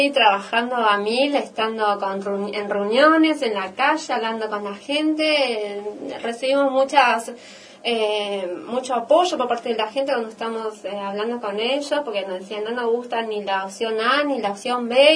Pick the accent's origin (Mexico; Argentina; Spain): Argentina; Pinamar, Buenos Aires Province; ir de Pinamar, de mi familia, de mi entorno.